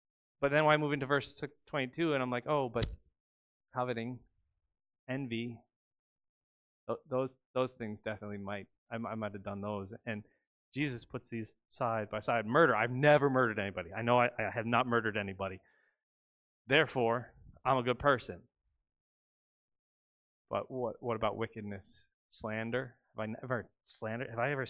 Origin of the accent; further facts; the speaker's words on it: United States; But I know that's because I grew up in America.